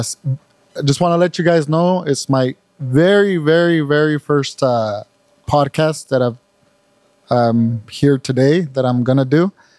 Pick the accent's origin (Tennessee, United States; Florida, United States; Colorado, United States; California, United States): California, United States; Red Bluff; my hometown. It's called I was raised there. Red Bluff, California, Northern California.